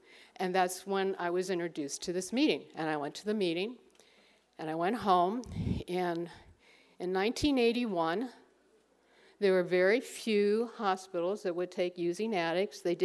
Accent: Ireland; I have a temper. I'm Irish.

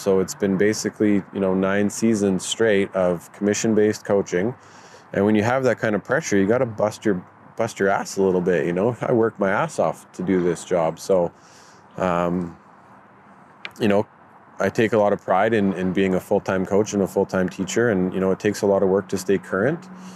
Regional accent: Alberta, Canada; Growing up in Alberta, we had such a strong province.

